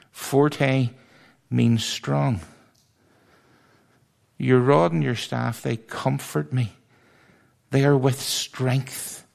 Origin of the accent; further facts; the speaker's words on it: Belfast, Northern Ireland, United Kingdom; And I'm from East Belfast.